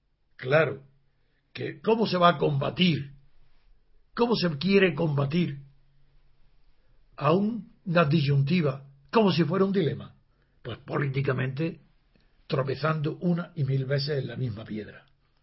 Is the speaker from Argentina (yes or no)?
no; Spain; yo soy español, hablo español, entiendo el español